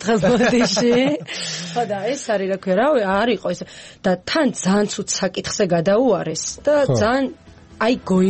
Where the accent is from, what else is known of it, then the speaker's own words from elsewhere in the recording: Imereti, Georgia; მე თვითონ იმერელი ვარ